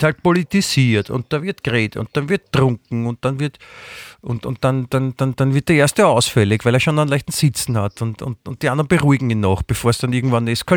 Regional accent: Vienna, Austria; vielleicht kann man sich als Wiener kann man sich ja gut dran festhalten, dass woanders es den Leuten auch schlecht geht.

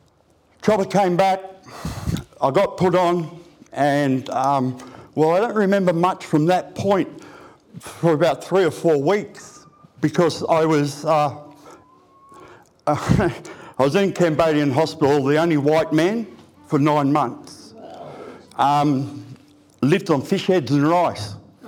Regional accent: Brisbane, Queensland, Australia; I grew up in Brisbane, West Brisbane, in a suburb called Inala.

